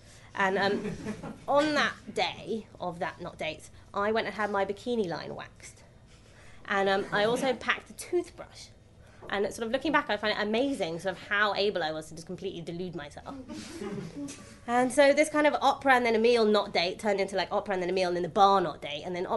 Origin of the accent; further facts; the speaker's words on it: England, United Kingdom; And my "of course" kind of outed me as English.